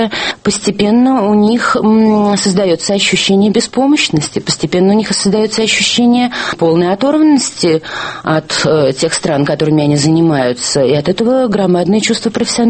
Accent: Moscow, Russia; Я родилась в Москве в 1927 году, училась на Усачевке в 23-й школе. И кроме недолгих лет эвакуации, вся моя жизнь прошла в этом городе, который я люблю больше всего на свете, видимо.

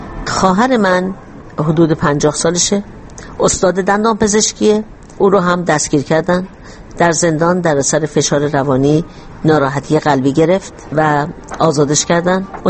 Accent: Iran; moved away; من روزی که از ایران آمدم بیرون فکر کردم همه چیزم رو از دست دادم

